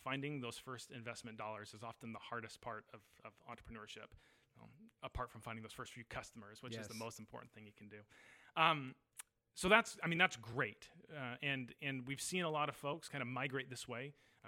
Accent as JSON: {"language": "English", "town": "Davis", "region": "California", "country": "United States", "said": "So I'm from Davis. So I military guy. Yeah. This is where I went to high school. Davis was as home as anywhere was."}